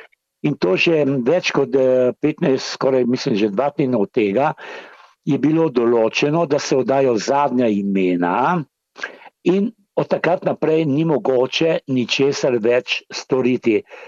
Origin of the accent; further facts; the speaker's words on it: Trieste, Friuli-Venezia Giulia, Italy; ker mi smo tukaj Slovenci, so avtohtoni prebivalci, prav tako dolgo kot italijanski